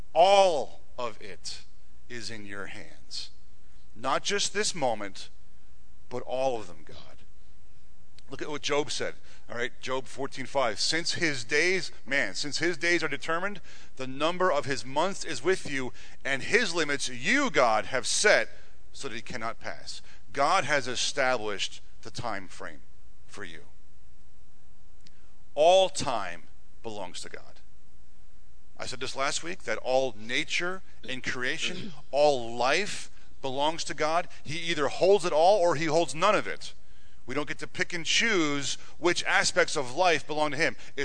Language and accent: English; Jim Thorpe, Pennsylvania, United States; Look, I grew up living in Jim Thorpe. I worked in Jim Thorpe for 20 years